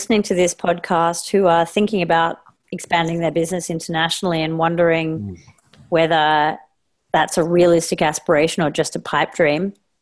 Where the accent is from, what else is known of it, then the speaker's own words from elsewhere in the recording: United Kingdom; And as a Brit operating in Australia and then operating back into other parts of the world